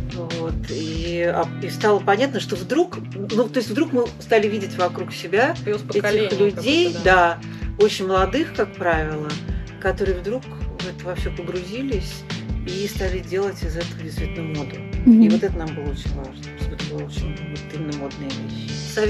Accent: Saint Petersburg, Russia; я из Питера сама

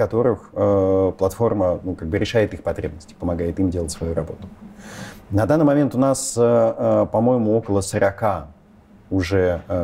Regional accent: Moscow, Russia; Я 76-го года рождения. И детство провел в Москве, обычное, в обычной семье

